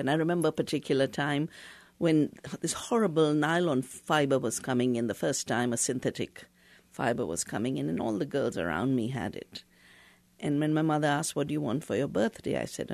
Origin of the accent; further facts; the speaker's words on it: Doon Valley, Uttarakhand, India; Well, I grew up in the Himalaya. I was born in Doon Valley, where I've returned after giving up university research and teaching.